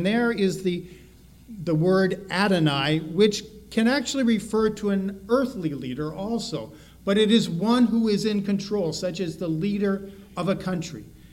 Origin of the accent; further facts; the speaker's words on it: Colrain, Massachusetts, United States; Now, the town I grew up out in Western Mass, a little town called Coleraine